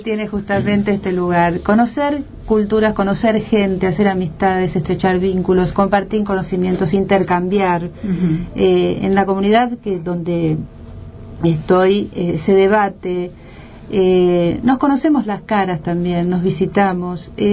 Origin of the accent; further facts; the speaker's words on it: Argentina; me enorgullece como argentina y bueno, como docente.